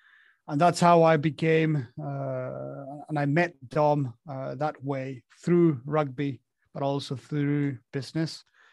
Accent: Argentina; English is a second language; So I'm from Argentina.

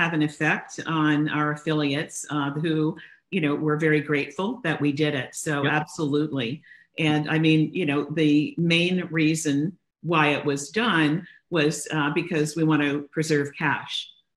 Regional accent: London, Ontario, Canada; I am a girl from London, Ontario, Canada

